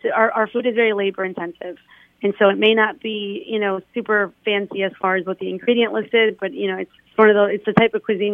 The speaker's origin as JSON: {"language": "English", "town": "Allentown", "region": "Pennsylvania", "country": "United States", "tie": "born or raised there", "said": "And I'm from Allentown, born and raised in Allentown."}